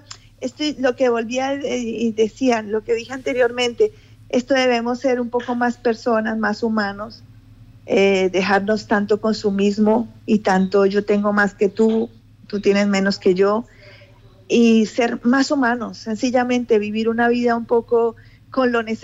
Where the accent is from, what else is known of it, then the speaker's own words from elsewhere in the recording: Colombia; now in Canary Islands, Spain; que le amo mi tierra, Colombia, y no se vayan de Colombia, quédense en Colombia